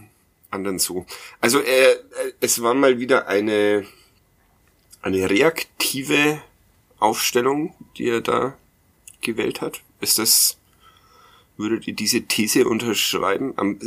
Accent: Nuremberg, Bavaria, Germany; ich als Nürnberger finde auch tatsächlich fränkische Bratwürste.

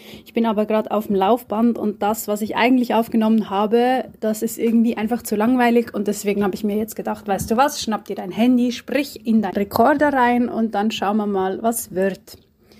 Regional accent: Switzerland; das betrifft uns Schweizerinnen auch und eben halt auch nicht so knapp. Und weil ich ja aus einer freikirchlichen Prägung komme

